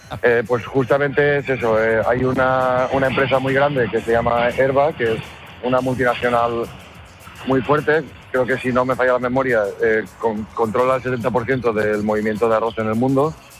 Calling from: Alcalá de la Ribera, Valencian Community, Spain; Ahora mismo me encuentro en la Alcalá de la Ribera, en mi pueblo, tomando un café.

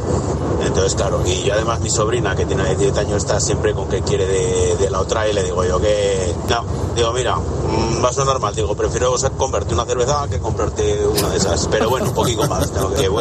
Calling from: Zaragoza, Aragon, Spain; de Zaragoza.

